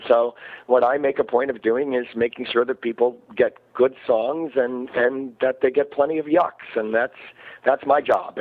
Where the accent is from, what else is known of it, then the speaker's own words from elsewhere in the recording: Iowa, United States; I come from Iowa, and not exactly a gay-friendly town.